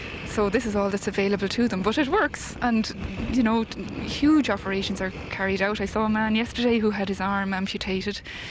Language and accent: English; Dublin, Leinster, Ireland; now in Naas, Ireland; I'm from Dublin, living in Naas.